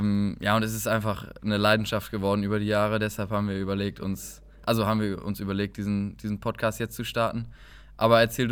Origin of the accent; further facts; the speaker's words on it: Bielefeld, North Rhine-Westphalia, Germany; now in Braunschweig, Germany; Ich komme genauso wie Tom aus Bielefeld